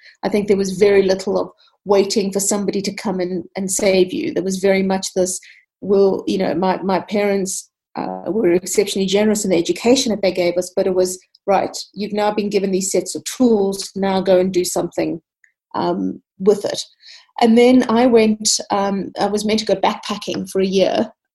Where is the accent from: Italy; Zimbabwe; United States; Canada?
Zimbabwe; born there; My father's Scottish, my mother's of Lebanese descent. I was born in Zimbabwe. We moved around quite a bit when I was a youngster